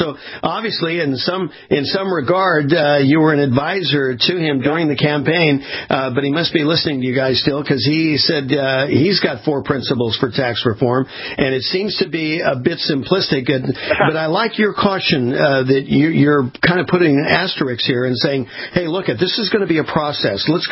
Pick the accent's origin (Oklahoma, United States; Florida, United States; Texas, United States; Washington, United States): Texas, United States; That's not who we are. We're more Texan than we are Charlottesville and these lunatics